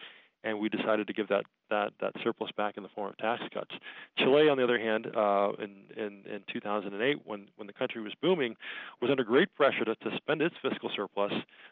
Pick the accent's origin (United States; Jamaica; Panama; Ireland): Jamaica; growing up in Jamaica in the 1970s was a very difficult time for the country.